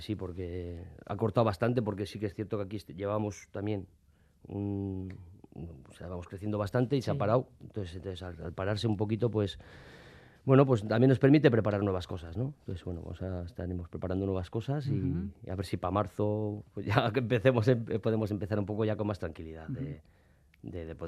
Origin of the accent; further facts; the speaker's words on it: Bilbao, Basque Country, Spain; born there; Mi familia es andaluza, yo ya nací en Bilbao